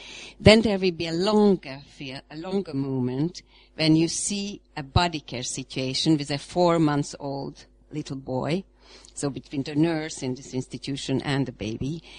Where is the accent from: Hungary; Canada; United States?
Hungary; now in France; when I emigrated to France, I fell upon an outstanding early developmental approach that comes from my home country, Hungary.